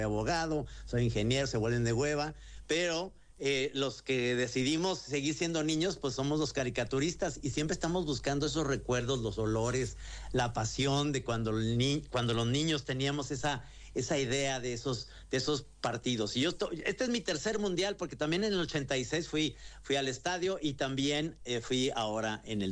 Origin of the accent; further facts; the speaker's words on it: Guadalajara, Jalisco, Mexico; yo como soy de aquí de Guadalajara y mi equipo es el Atlas y todos somos pro-argentinos